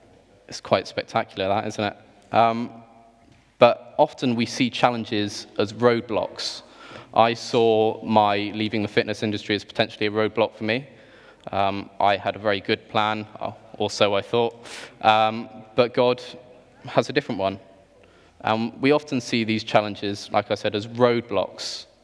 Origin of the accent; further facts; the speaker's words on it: Bristol, South West England, United Kingdom; Because I am from the Southwest. I'm a Bristolian.